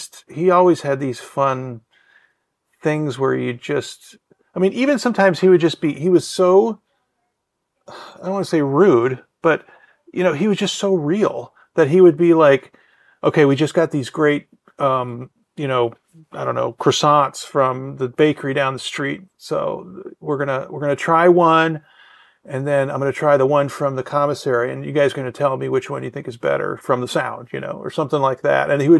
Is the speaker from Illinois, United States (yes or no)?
yes; Illinois, United States; Well, when I was growing up, I grew up outside Chicago